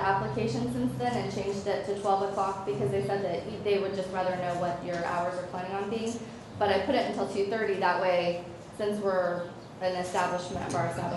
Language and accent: English; Portland, United States; So in the beginning, we opened over there, we're from Portland, so we didn't know everyone in town, and we didn't really know what to expect.